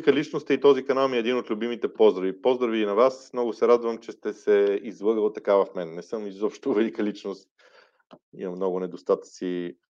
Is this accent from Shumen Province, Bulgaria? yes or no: yes; Shumen, Shumen Province, Bulgaria; тези, които сме от провинцията. Ето аз, например, съм от Чумена